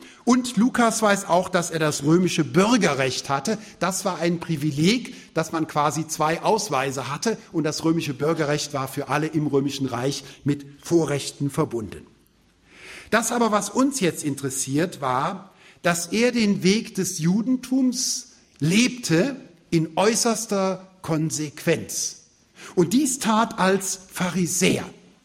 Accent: Rhineland, Germany; Ich bin selbst im Rheinland groß geworden und nicht kirchlich, christlich sozialisiert.

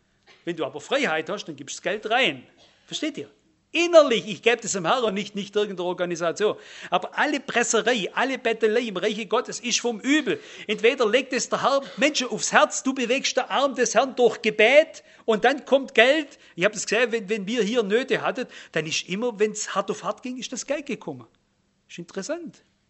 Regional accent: Baden-Württemberg, Germany; Wisst ihr, ich bin ja ein Schwabe.

